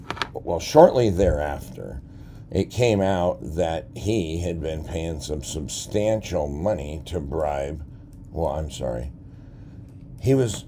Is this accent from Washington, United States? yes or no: yes; Washington, United States; he found out I was from Washington, he asked if I knew Hillary Clinton. No, that's the difference between Washington State and D.C.